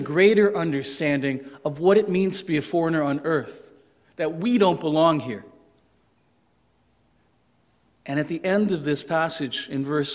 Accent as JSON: {"language": "English", "country": "Canada", "tie": "born or raised there", "said": "As a man, as a Chinese background man growing up in Canada"}